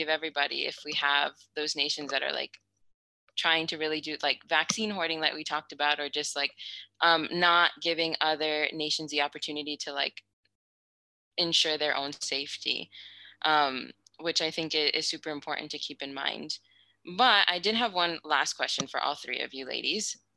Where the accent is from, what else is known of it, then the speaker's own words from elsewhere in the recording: United States; now in Spain; because like I'm from the United States. I'm currently living in Spain